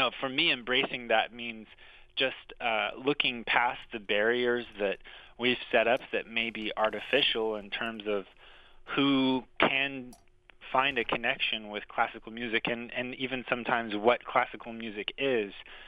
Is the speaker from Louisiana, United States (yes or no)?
no; Oklahoma, United States; I go back to being a kid and growing up in Oklahoma, not really having access to the kind of classical music experience that you might in New York City or somewhere else.